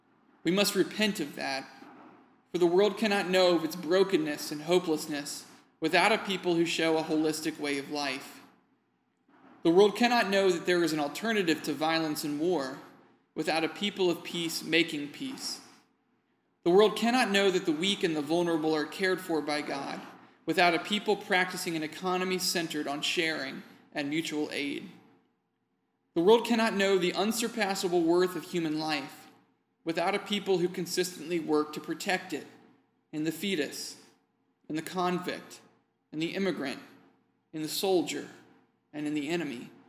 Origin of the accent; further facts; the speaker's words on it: Virginia, United States; a Mennonite pastor named Mark Schlonegger, in a town 20 minutes east of where I grew up in Virginia